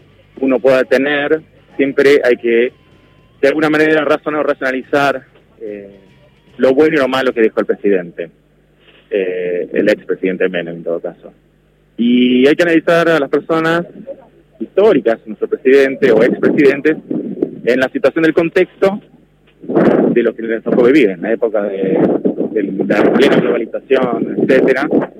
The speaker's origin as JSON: {"language": "Spanish", "region": "Buenos Aires", "country": "Argentina", "said": "Bueno, vengo de Caballito, de Capital. Obviamente tengo 44 años."}